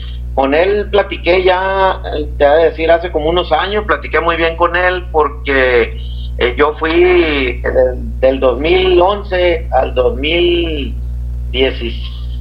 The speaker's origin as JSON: {"language": "Spanish", "town": "Los Mochis", "region": "Sinaloa", "country": "Mexico", "tie": "born or raised there", "also_born_or_lived": "Delicias", "said": "Yo soy nacido en Ciudad Delicia, Chihuahua, pero a los 2 años de nacido mis padres se vinieron aquí a la ciudad de Los Mochis. Se puede decir que soy más mochitense que chihuahuense, pero siempre he vivido aquí en la ciudad de Los Mochis."}